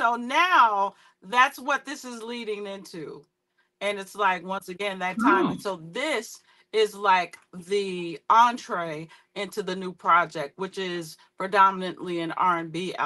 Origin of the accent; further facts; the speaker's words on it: Chicago, Illinois, United States; And then, you know, I'm from Chicago, so I gotta put a little touches of house in there here.